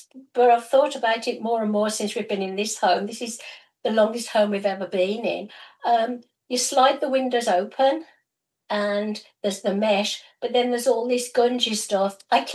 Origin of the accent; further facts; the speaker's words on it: England, United Kingdom; moved away; Now, obviously, I emigrated here in 93 from England and we sold three homes over there.